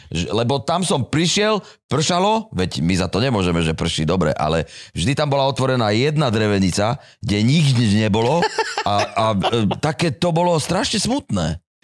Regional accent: Martin, Žilina Region, Slovakia; No, ja som sa narodil v Martine.

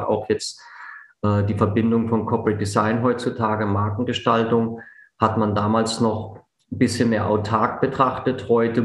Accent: Karlsruhe, Baden-Württemberg, Germany; bin dann irgendwann zurück in meine Heimatstadt Karlsruhe, habe mich dann selbstständig gemacht.

